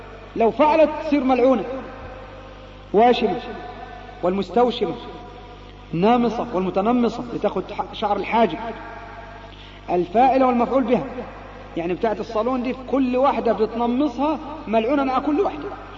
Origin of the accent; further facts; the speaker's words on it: Upper Egypt, Egypt; حتى كانت عندنا في الصعيد، لو الناس عندكم من الصعيد